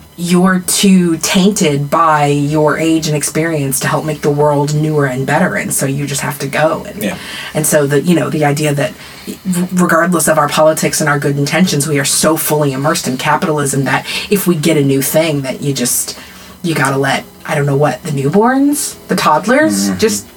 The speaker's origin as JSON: {"language": "English", "region": "Midwest", "country": "United States", "said": "even though you and I come from the Midwest"}